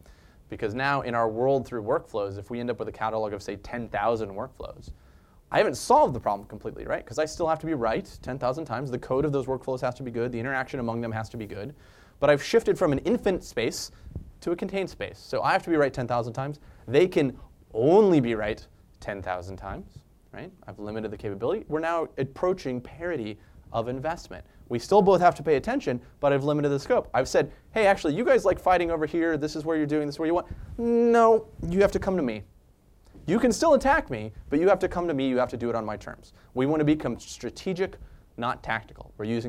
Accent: Kansas, United States; My grandparents are farmers. I grew up in Kansas doing farming.

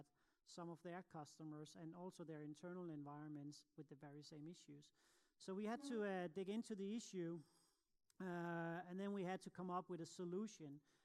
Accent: Copenhagen, Capital Region of Denmark, Denmark; I'm from Copenhagen in Denmark

